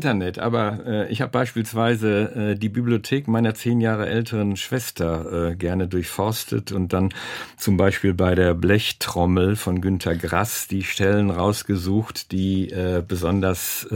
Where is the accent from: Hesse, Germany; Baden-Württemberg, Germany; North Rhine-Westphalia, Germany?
North Rhine-Westphalia, Germany; Witten; das war im Ruhrgebiet da in Witten, wo ich groß geworden bin